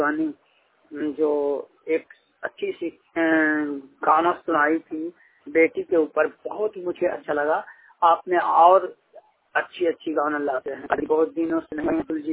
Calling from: Gaya, Bihar, India; मैं बिहार गया से बोल रहा हूँ।

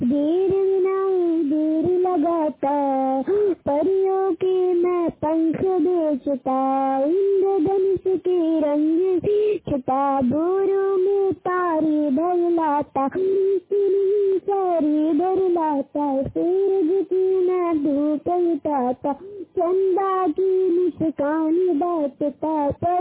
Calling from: Shilpari, Madhya Pradesh, India; मैं शिलपरी से बोल रही हूँ। मेरा जिला सतना है।

